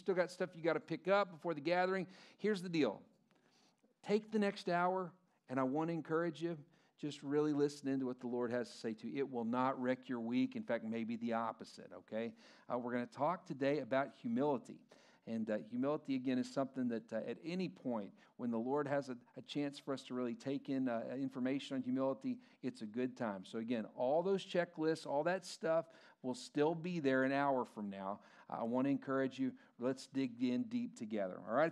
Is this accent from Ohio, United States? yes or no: no; Lubbock, Texas, United States; I grew up in Lubbock, Texas